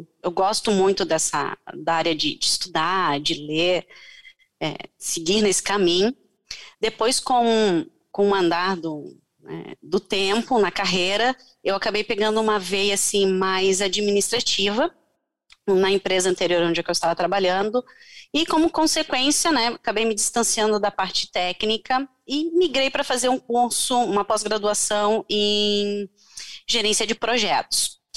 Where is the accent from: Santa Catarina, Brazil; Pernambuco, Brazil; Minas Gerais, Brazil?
Santa Catarina, Brazil; Florianópolis; born there; eu nasci aqui e vivo hoje em Florianópolis.